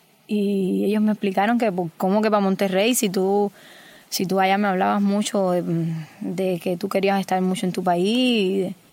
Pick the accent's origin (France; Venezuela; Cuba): Cuba; moved away as an adult; El día 2 cumplo un mes que salí de Cuba, pero me pasé 7 en México.